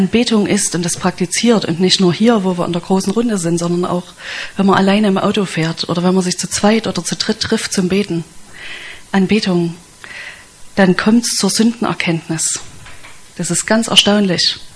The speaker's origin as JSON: {"language": "German", "town": "Zwickau", "region": "Saxony", "country": "Germany", "said": "Ich bin aus Zwickau"}